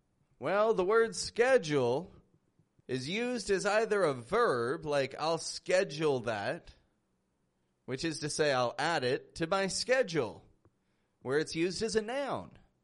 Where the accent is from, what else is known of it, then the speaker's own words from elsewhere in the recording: Toronto, Ontario, Canada; I'm from Toronto, that's in Canada.